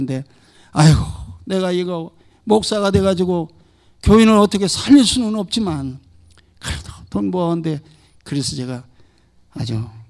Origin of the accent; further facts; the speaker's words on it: Gajaeul, South Korea; 제가 가재울이라고 하는 동네에서 시골 동네가 어려서 컸는데